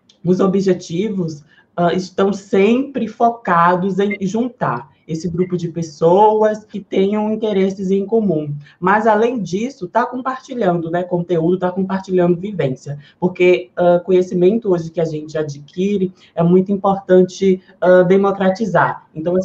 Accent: Salvador, Bahia, Brazil; sou uma travesti visionária do entretenimento, nasci aqui na Bahia, fui criada em Salvador. Então, eu tenho essa alma nordestina, né?

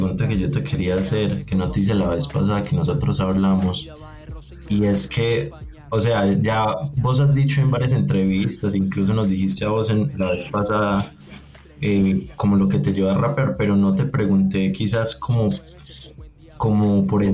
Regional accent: Envigado, Antioquia, Colombia; de donde yo soy, de donde somos Apa y yo, que es de la ciudad de Envigado

